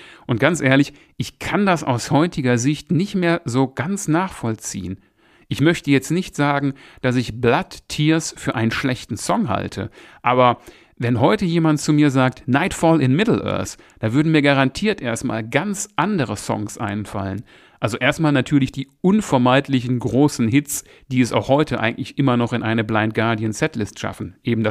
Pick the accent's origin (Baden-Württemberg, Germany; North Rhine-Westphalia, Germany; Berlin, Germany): North Rhine-Westphalia, Germany; Essen; in der Zeche Karl in Essen gesehen habe, obwohl das ja so meine Heimatstadt ist